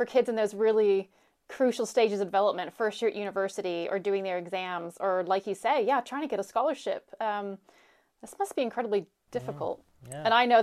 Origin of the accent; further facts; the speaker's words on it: Toronto, Ontario, Canada; So we ended up moving to Canada. I grew up in Toronto. So from the time I was about 4 or 5 and I went through university there